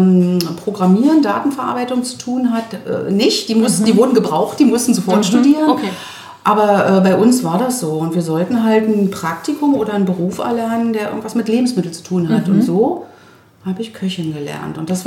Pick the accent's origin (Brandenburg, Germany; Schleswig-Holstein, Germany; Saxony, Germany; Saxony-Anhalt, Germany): Brandenburg, Germany; Kleinmachnow; now in Berlin, Germany; ich komme aus Kleinmachnow, deswegen bin ich ja auch so mit Berlin auch ein bisschen oder der Umgebung verwurzelt.